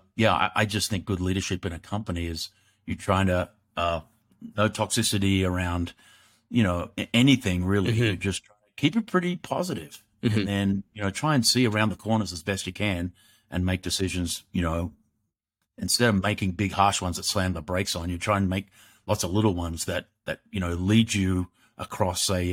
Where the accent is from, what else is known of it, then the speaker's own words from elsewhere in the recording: Australia; growing up in Australia, which is a great country